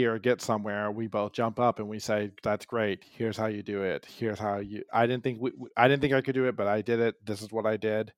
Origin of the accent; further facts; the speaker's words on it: United States; at least speaking as an American, it's scary no matter what